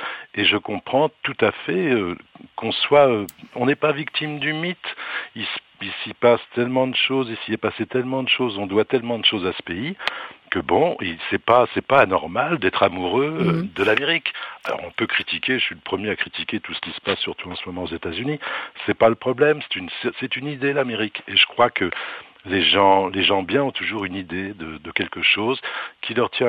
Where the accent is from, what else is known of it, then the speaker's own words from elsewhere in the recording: Évreux, Normandy, France; born there; Mais moi, je suis né à Évreux à côté d'une base aérienne.